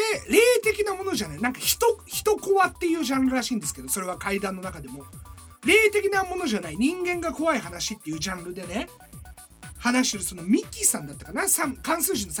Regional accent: Kyoto, Japan; あそうです京都出身ですみたいな、ちょっと関西弁が下手ですけど

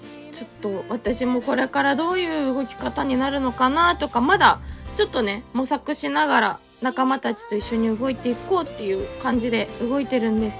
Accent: Kushiro, Hokkaido, Japan; also born or lived in Sapporo; 地元が私釧路なんですけど、まあ、高校まで釧路に行って、で大学に進学するのに札幌に行くみたいな感じなことをしてたんですよね。

